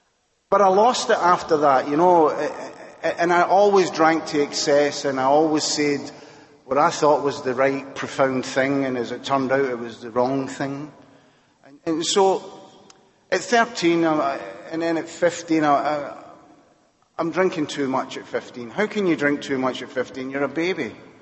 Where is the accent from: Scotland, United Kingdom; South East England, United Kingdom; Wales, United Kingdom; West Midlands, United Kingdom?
Scotland, United Kingdom; Glasgow; I was brought up in Glasgow, Scotland